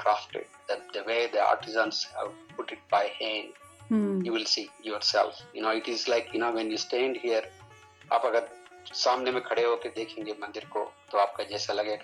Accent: India; हिंदुस्तानी होने के नाते मैं जब देखता हूँ हमेशा मेरे को बहुत गर्व महसूस होता है

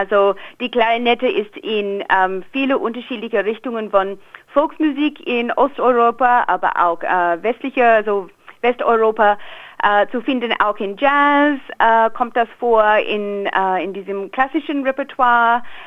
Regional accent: Australia; German is a second language; also born or lived in Cologne / Wuppertal / Berlin; ich komme ursprünglich aus Australien. Ich habe aber knapp 16 Jahre in Europa gelebt und 12, 13 Jahre davon in Deutschland. Ich habe in Köln, Wuppertal und Berlin gelebt, also als Musikerin und Komponistin. Und ich bin seit diesem Jahr mit der Krise wieder in Australien.

